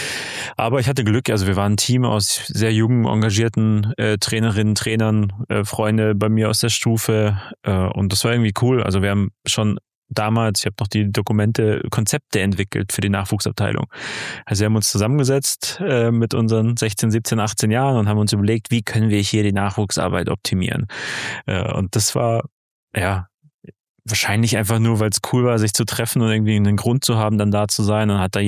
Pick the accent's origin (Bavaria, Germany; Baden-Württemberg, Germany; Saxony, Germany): Baden-Württemberg, Germany; also ich komme aus Baden-Württemberg